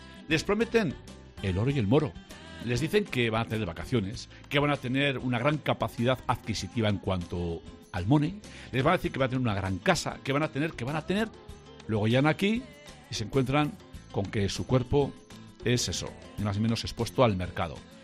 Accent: Cáseda, Navarre, Spain; Gran fiesta San Cirilo en mi pueblo natal, en Cáseda.

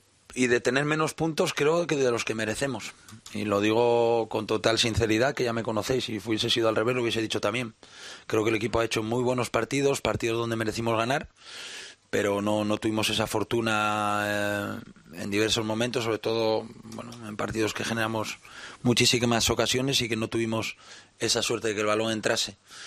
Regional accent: Gijón, Asturias, Spain; creo que somos parecidos, como somos los dos de Gijón y amigos

